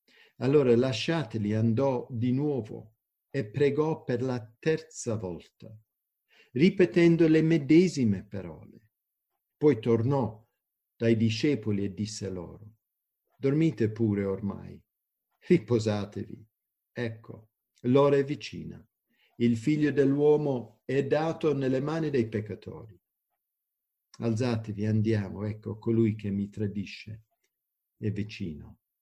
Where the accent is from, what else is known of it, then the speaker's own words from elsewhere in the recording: DR Congo; sono figlio di missionari e sono nato e cresciuto in Congo. E mi ricordo quando ero bambino, negli anni 60, in Congo c'era tanti disordini, guerre.